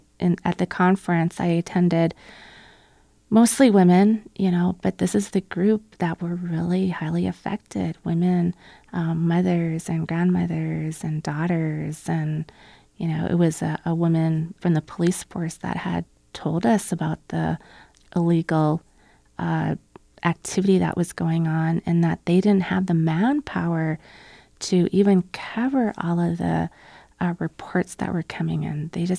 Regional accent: Alberta, Canada; I am from Alberta, and that's where the tar sands are.

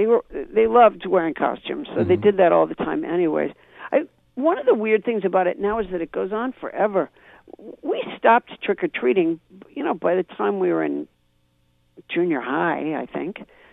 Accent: Massachusetts, United States; also born or lived in Alabama; I was raised in Massachusetts, luckily, because Massachusetts is a wonderful state, but I was born in Alabama.

